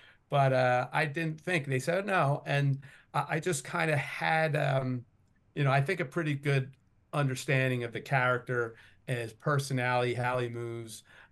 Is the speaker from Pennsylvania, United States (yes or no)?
yes; Philadelphia, Pennsylvania, United States; I grew up in the Philadelphia area, grew up a huge Philadelphia sports fan